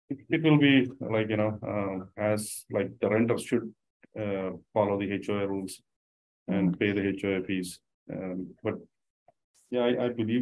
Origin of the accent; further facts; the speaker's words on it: Ellicott City, Maryland, United States; I mean, I'm from Ellicott City, which is a historic district.